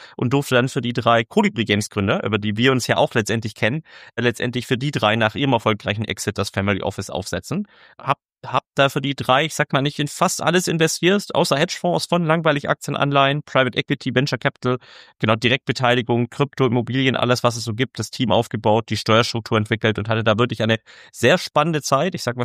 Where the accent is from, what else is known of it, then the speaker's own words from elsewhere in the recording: Baden-Württemberg, Germany; Ich bin gebürtiger Schwabe, in Süddeutschland aufgewachsen, dort in Reutlingen studiert und an der zweiten Studienhälfte war ich in den USA